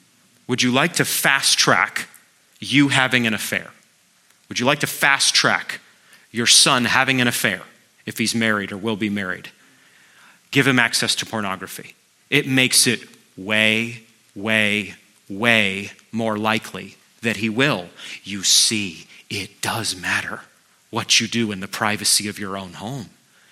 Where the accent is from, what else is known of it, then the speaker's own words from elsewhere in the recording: Maine, United States; the magazine counter at the local dime store when I was growing up in Maine.